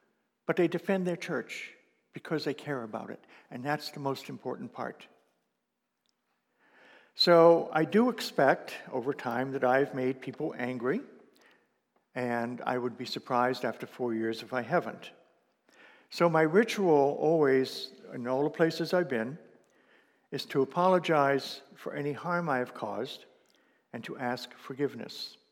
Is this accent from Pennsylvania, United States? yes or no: yes; Meadville, Pennsylvania, United States; oh yes, I'm from Meadville, Pennsylvania, and I'm moving back to Oregon in July.